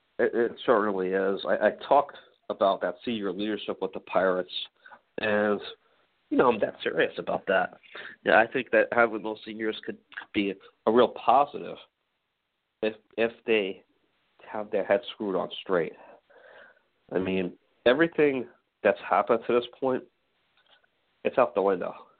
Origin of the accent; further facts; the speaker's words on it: Staten Island, New York, United States; I'm from Staten Island, and I'm pretty close to the Outer Bridge.